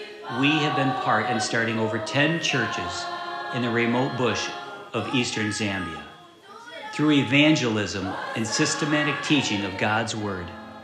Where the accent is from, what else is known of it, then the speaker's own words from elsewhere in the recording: Rochester, New York, United States; As I mentioned, we're from, we're from Rochester, New York. That's kind of our home.